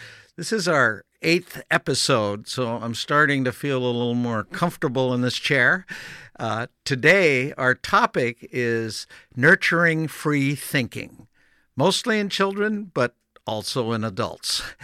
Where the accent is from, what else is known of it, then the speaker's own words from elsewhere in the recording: Canada; first language German; English is a second language; I was raised with German being my first language. And I learned my English, of course, when we moved to Canada at age four.